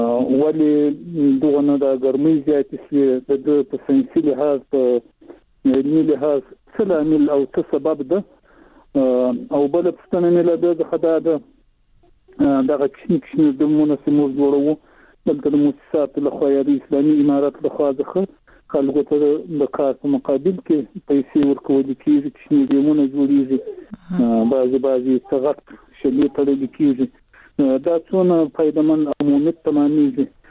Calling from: Shahjoy, Zabul, Afghanistan; د زابل ولایت شاجیل ولسوالي

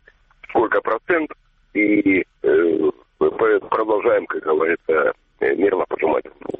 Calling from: Kramatorsk, Donetsk Oblast, Ukraine; Добрый день, Краматовский

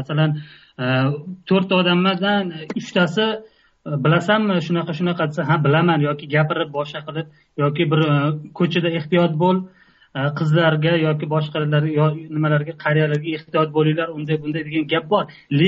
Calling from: Tashkent, Uzbekistan; Men Toshkentdan.

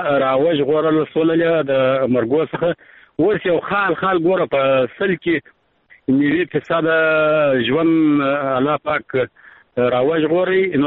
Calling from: Arghandab, Kandahar, Afghanistan; لکندار ولایت ارغنداول سوالیسه د ټلیفون په کار شم خورې.

